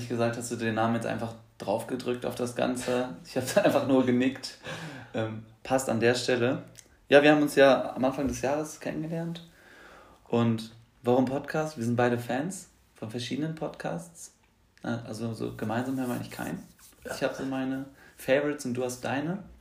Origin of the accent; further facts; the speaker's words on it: Turkey; ich bin Sinaneser, bin Türke.